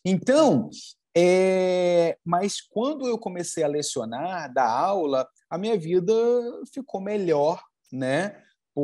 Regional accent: Rio de Janeiro, Brazil; Bom, eu vim do Rio de Janeiro e aqui eu encontro culturas diferentes dentro do Brasil

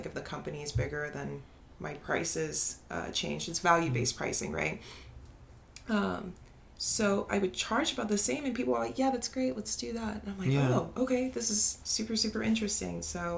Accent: San Antonio, Texas, United States; and because I was from San Antonio, nobody.

